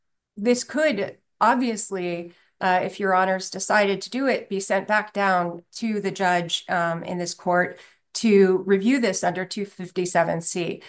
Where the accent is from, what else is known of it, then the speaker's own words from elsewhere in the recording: Edina, Minnesota, United States; I can tell you, I'm from Edina. There was a lice outbreak in Edina with a bunch of parents last month.